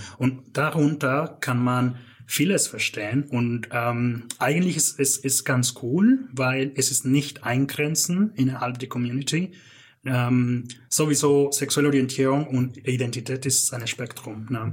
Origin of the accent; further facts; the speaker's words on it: Canada; da ich quasi aufgewachsen bin in Kanada